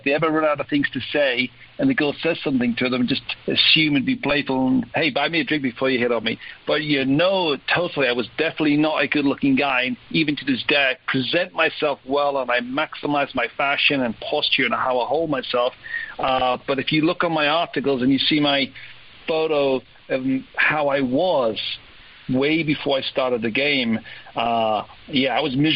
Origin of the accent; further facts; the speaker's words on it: United Kingdom; accent: British; And it's a little bit like me going to the US. My British accent may buy me 3 or 4 seconds.